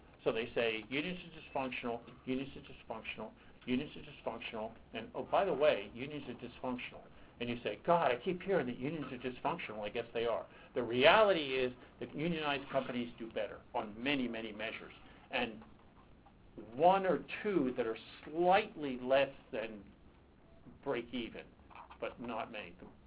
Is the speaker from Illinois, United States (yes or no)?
no; Pennsylvania, United States; I was raised in Pennsylvania.